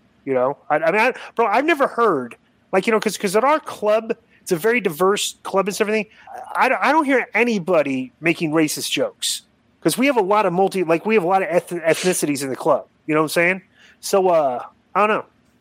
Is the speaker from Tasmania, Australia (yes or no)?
no; Queensland, Australia; the biggest annual rugby league game of the year was just played between my home state of Queensland and New South Wales